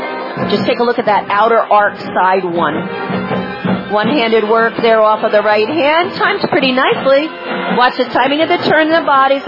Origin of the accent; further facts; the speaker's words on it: Washington Crossing, Pennsylvania, United States; I'm from Washington Crossing, Pennsylvania.